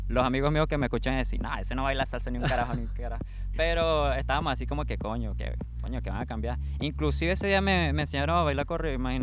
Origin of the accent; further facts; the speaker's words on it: Valencia, Carabobo, Venezuela; also born or lived in La Guaira; Yo nací en La Guaira, que es costa, cerca de la capital, pero me crié en Valencia. Iba mucho a Caracas, a La Guaira, pero mi crianza es de Valencia.